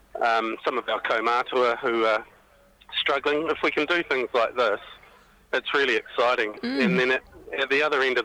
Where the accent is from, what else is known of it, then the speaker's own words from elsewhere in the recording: Rotorua, Bay of Plenty, New Zealand; just visited a site actually in Rotorua, my hometown